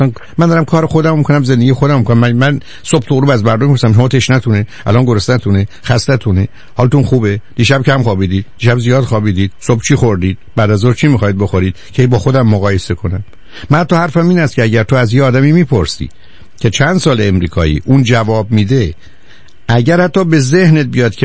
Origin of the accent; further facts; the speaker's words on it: Iran; now in United States; ما ایرانی هستیم که هستیم.